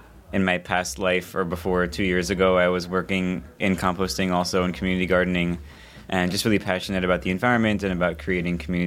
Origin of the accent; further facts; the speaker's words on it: New York City, New York, United States; I am from New York City.